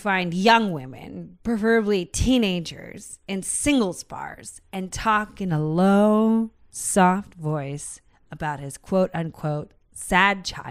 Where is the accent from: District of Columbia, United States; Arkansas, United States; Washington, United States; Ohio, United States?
Washington, United States; Seattle; We grew up in Seattle. I've never seen one in my life.